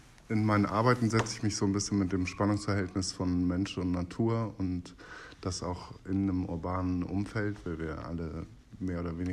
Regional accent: Hamburg, Germany; Ich bin Künstler aus Hamburg

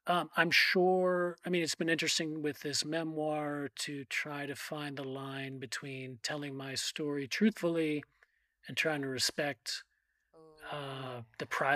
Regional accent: Scarsdale, New York, United States; It was very much about growing up in Scarsdale and my family.

